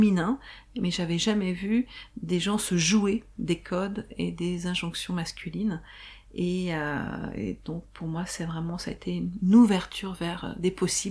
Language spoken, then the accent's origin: French; Lille, Hauts-de-France, France; Je viens de Lille, dans le nord de la France, et il y a 31 ans, j'avais 20 ans